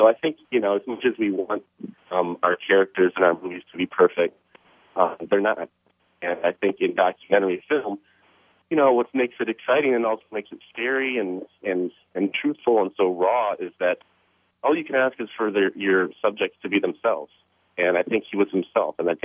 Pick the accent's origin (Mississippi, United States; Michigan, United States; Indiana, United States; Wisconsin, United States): Michigan, United States; Ann Arbor; You know, Davey and I, we're from Ann Arbor, Michigan, which isn't too far away